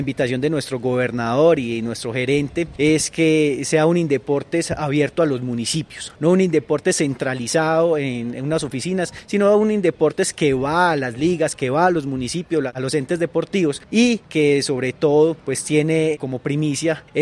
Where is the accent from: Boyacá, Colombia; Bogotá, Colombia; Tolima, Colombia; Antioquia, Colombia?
Antioquia, Colombia; Rionegro; soy del municipio de Río Negro.